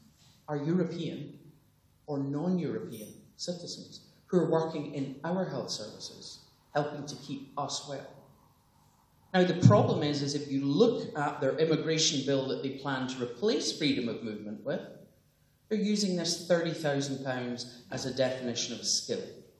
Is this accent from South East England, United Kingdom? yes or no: no; Belfast, Northern Ireland, United Kingdom; now in London, United Kingdom; I grew up in Belfast, and when I first came over here, that's exactly what it was like.